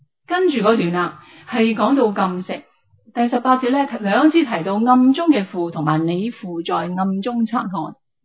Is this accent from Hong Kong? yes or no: yes; Hong Kong; 我是香港人啊，你身处在这个香港，你感不感觉到你真的快乐呢？